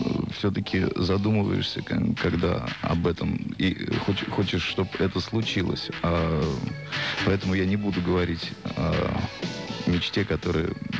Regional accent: Russia; поскольку я воспитывался не в Америке, а в России

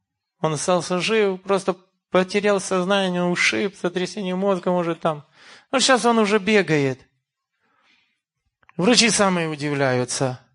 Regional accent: Ukraine; moved away; То, что, конечно, происходит на Украине, я, как украинец и выходец оттуда

